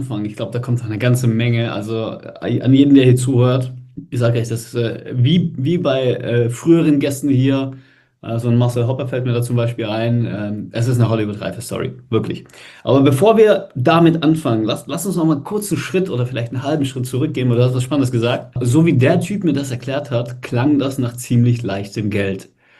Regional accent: Schwäbisch Gmünd, Baden-Württemberg, Germany; bei uns in der Gegend aus Schwäbisch Gmünd, wo ich herkomme.

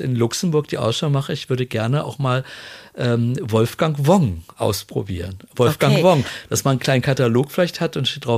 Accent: Wolfsburg, Lower Saxony, Germany; Genau, und ich komme ja aus Wolfsburg.

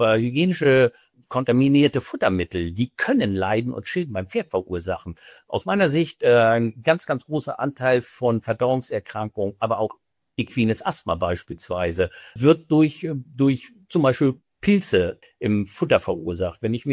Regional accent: Northern Germany, Germany; now in Baden-Württemberg, Germany; Oben in Norddeutschland, wo ich herkomme, wird viel Roggenstroh eingesetzt

